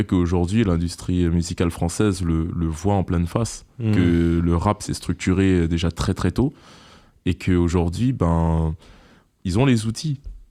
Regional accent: French Guiana

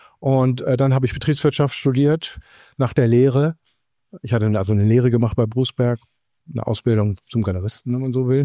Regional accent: Frankfurt, Hesse, Germany; Ich bin ja in Frankfurt aufgewachsen und während meiner Jugendzeit war es halt sehr tumultartig.

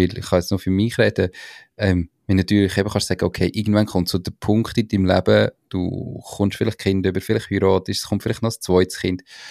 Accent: Switzerland; bei uns in der Schweiz

